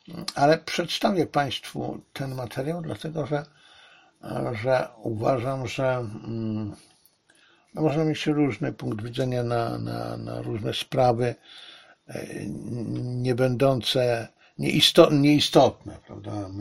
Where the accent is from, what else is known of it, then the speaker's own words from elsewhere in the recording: Silesian Voivodeship, Poland; ja się urodziłem na tym moim ukochanym Górnym Śląsku, tuż przy granicy, starej granicy polsko-niemieckiej i jakby to na mnie działało przez te kilkanaście lat, czy to ponad 20 lat życia tam.